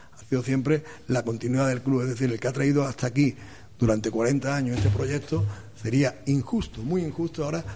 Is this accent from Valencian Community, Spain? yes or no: no; Málaga, Andalusia, Spain; lo digo de verdad, como comprenderéis, yo soy de Málaga.